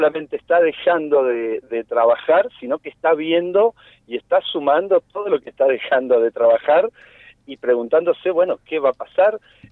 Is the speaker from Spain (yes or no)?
no; Mar del Plata, Buenos Aires Province, Argentina; Mira, yo soy de Mar del Plata